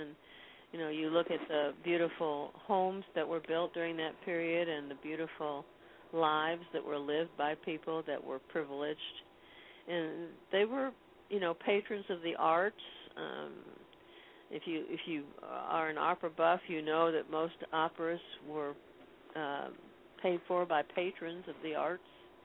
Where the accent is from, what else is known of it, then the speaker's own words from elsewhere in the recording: the South, United States; I was just being a Southerner and showing the Southern point of view